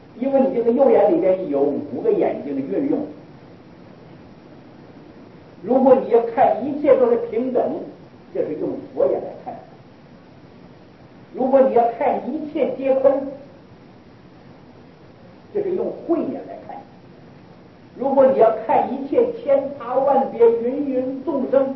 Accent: China; 我们中国人就是欠团结，

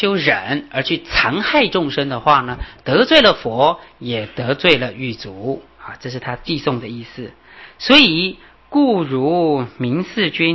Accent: China; 就像我们中国人讲，小不忍则乱大谋

